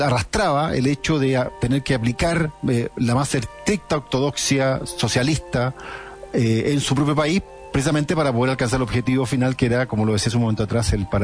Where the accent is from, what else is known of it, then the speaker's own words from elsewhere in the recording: Concepción, Biobío, Chile; nosotros somos de Concepción